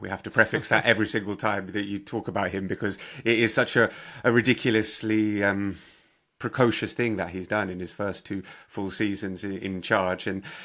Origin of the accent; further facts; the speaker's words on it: London, United Kingdom; Obviously, I was born and raised in London, in England